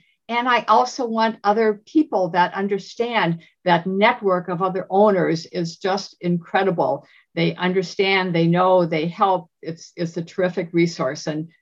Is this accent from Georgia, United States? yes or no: no; Wisconsin, United States; I do have a fondness for everyone from Wisconsin, since that's my home state.